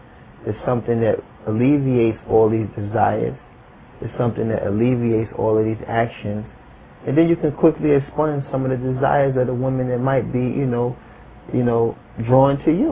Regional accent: Harlem, New York, United States; I'm born and raised in Harlem.

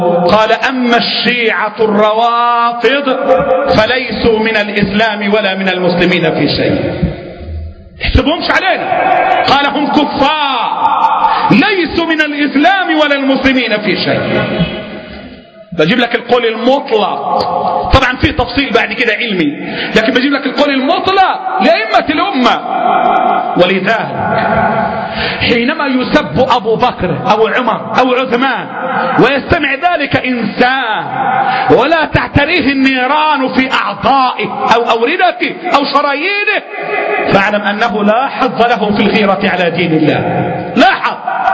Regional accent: Egypt; والفقر عندنا في مصر فظيع

